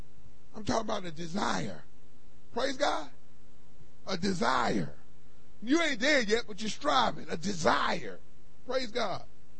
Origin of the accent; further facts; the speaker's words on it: Philadelphia, Pennsylvania, United States; I grew up in Philadelphia.